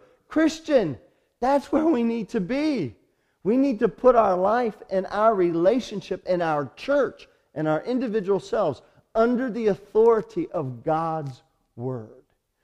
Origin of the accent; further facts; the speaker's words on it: United States; I'm an American.